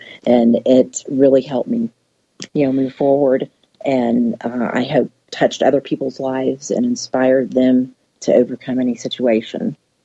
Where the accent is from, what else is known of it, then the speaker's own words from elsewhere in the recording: San Francisco, California, United States; now in Texas, United States; You know, I'm an Italian from San Francisco. I grew up in a very close, tight-knit family. And we moved here in the late 70s, and my father took a management position with the Texas Rangers.